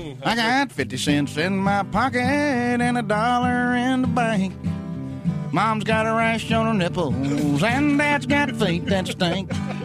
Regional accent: Texas, United States; I grew up in Texas.

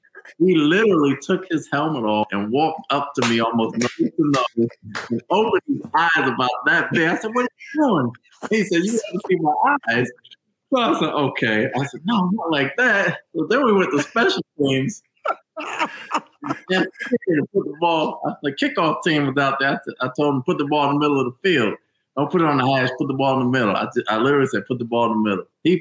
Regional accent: New Jersey, United States; So I was not from Louisiana. So Doug said, "You guys can go home. You're off on Friday." Doug, "Where am I going?" "I'm from New Jersey."

